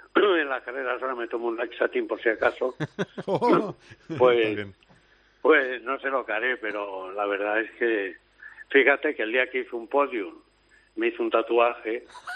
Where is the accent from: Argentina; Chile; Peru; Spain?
Spain; Pozuelo; en el taller de mi pueblo, en Pozuelo, un mecánico normal no lo hace.